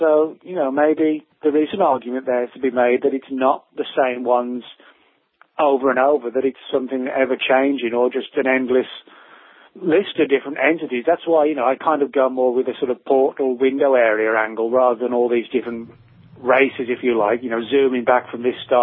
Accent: England, United Kingdom; now in United States; because I live in the US. I've, you know, I've been here 12 years, but I'm originally from England.

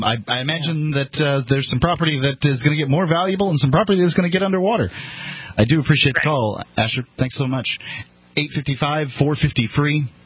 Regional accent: Sarasota, Florida, United States; I mean, I'm from Sarasota, Florida, and red tide absolutely is occurring on a far more frequent basis than it was

